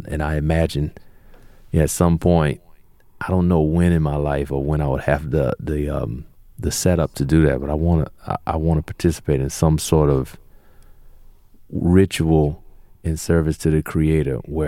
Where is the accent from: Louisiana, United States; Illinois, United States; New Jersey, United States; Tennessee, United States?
Louisiana, United States; New Orleans; So I had this experience where mostly Catholic, but then also in New Orleans, there's a lot of different manif